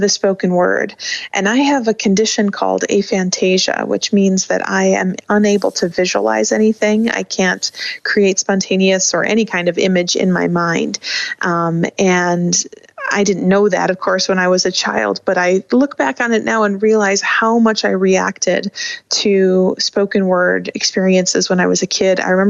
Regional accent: Flint, Michigan, United States; So I think growing up in Flint kind of made me the right person to learn how to tell these stories.

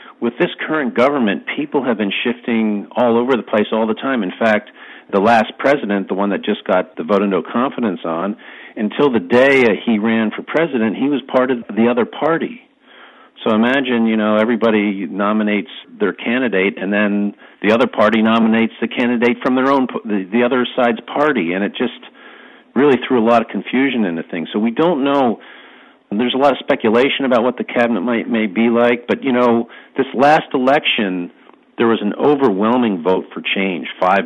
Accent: United States; I grew up in America

